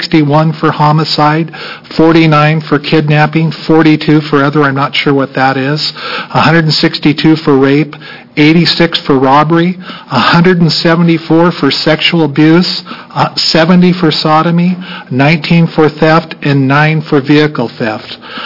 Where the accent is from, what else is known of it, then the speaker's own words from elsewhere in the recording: Salem, Oregon, United States; I'm from Salem, Oregon.